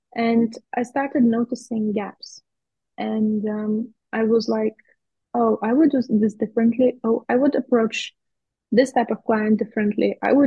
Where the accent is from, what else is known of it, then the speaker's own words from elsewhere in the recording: Lithuania; English is a second language; I'm originally from Lithuania, and in Lithuania we have quite difficult last names.